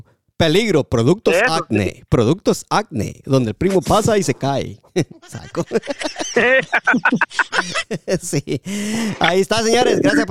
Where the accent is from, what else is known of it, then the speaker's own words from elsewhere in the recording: Guatemala; lo vamos a hacer en Chapín, porque somos chapines